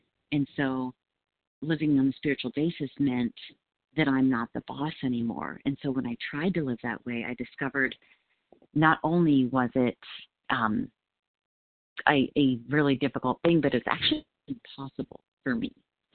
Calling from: Colorado, United States; Good morning. … from Colorado.

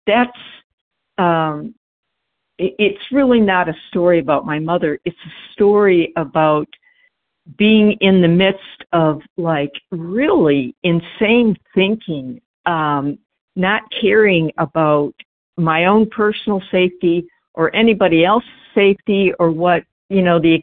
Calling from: Georgia, United States; I don't know why this is the hardest part, is just saying my name and where I come from. But anyways

